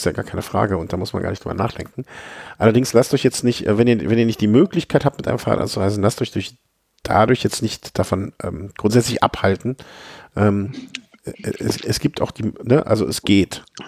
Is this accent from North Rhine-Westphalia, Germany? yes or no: yes; Düsseldorf, North Rhine-Westphalia, Germany; born there; Ja, also ich bin ja geborener Düsseldorfer